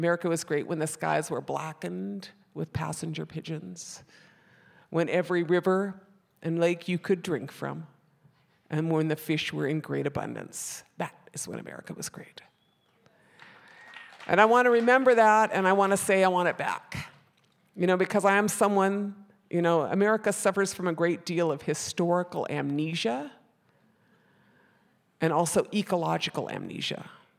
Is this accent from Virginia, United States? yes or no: no; Minnesota, United States